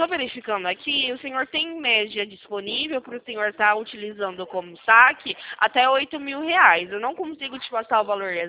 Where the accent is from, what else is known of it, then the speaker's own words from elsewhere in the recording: São Paulo, Brazil; Eu sou do interior de São Paulo, fico localizada aqui na cidade de Campinas.